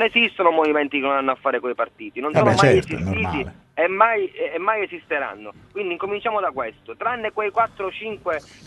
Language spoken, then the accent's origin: Italian; Sicily, Italy